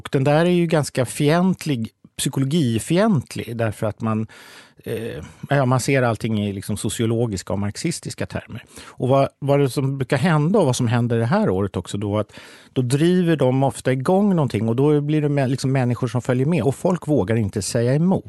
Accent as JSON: {"language": "Swedish", "town": "Stockholm", "region": "Stockholm County", "country": "Sweden", "said": "jag är 50, kommer från Stockholm"}